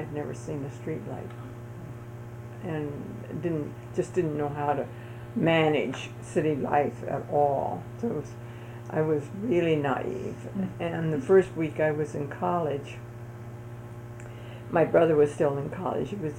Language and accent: English; Kansas, United States; Well, I was born in Kansas on a farm at the end of the road, literally, and went to a one-room schoolhouse through seventh grade.